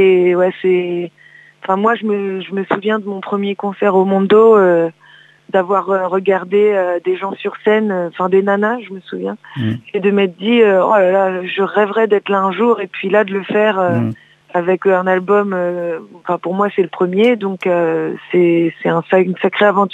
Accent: Rennes, Brittany, France; also born or lived in Vitré; Enfin, Vitré, aux alentours. On va dire qu'on est plutôt de Rennes, Rennes, quoi.

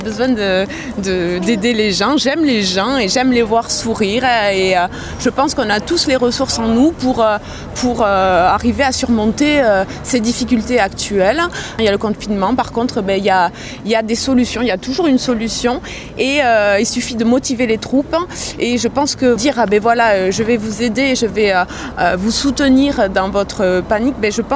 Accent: Mont-de-Marsan, Nouvelle-Aquitaine, France; Comme je dis, je suis montoise, j'aime bien sortir sur Mont-de-Marsan.

